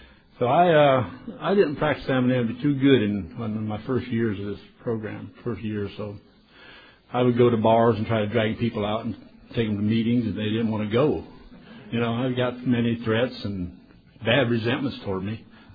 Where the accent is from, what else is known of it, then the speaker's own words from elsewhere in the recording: Midland City, Alabama, United States; I say I come from a small town in Alabama, a little town called Midland City, Alabama.